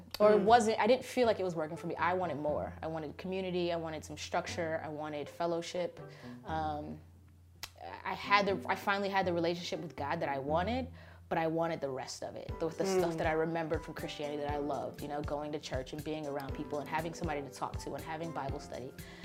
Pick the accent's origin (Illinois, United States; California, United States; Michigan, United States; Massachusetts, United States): California, United States; But I was raised Baptist in California, so it's a little bit different than